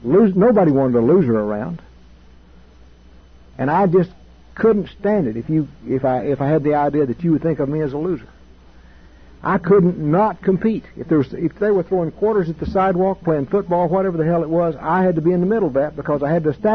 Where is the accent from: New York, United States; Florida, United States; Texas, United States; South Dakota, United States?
Texas, United States; I was raised in West Texas walking around barefooted, and there were rattlesnakes and there were bull snakes and all kinds of snakes out there